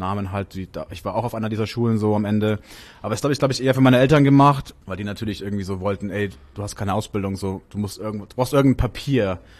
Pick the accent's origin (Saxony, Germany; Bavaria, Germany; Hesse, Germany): Bavaria, Germany; Nuremberg; also born or lived in Berlin; Ja, ich habe ja vorher noch 2 Jahre in Berlin gewohnt. Mein restliches Leben natürlich dann in Nürnberg, wo ich herkomme. Mhm. Also Franken. Nicht Bayern, Franken.